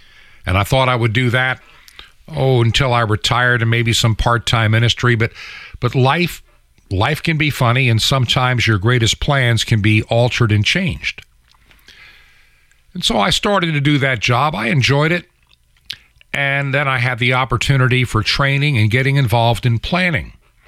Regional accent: New York, United States; born there; moved away as an adult; And I was born in New York. I lived in Long Island. Went to college at St. John's University. Lived in upstate New York.

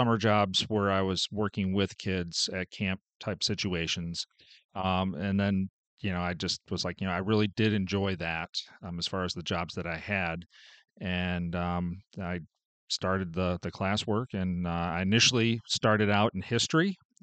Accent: Rochester, New York, United States; Originally from upstate New York, I grew up in Rochester. So it's between Buffalo and Syracuse on Lake Ontario.

